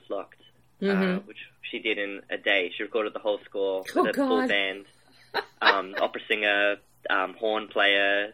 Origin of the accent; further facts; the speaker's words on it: Adelaide, South Australia, Australia; So, again, I'm from Adelaide.